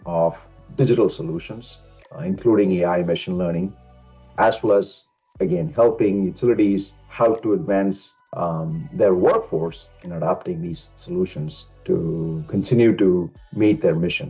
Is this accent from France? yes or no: no; Thanjavur, Tamil Nadu, India; I grew up in India, born and raised in India. I am from a small town called Thanjavur. It's located within South India, and it is very rich for its historical context as well as water management.